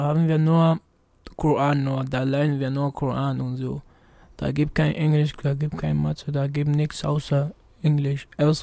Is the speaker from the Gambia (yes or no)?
yes; Gambia; also born or lived in United States; Aus Gambia.